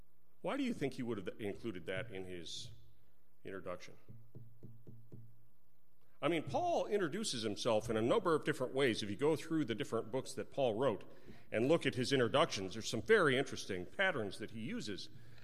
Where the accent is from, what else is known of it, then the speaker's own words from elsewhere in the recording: Texas, United States; when I was growing up in Texas, the back of the bus was where all the bad stuff happened.